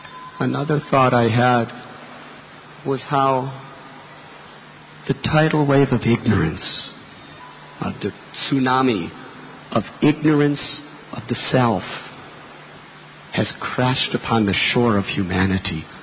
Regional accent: United States; I was born and raised in America.

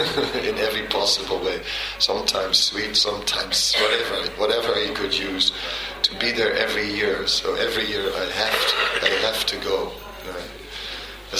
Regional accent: Netherlands; English is a second language; I grew up on boats, you know. I could swim before I could walk, and I could sail a boat because I'm from Holland.

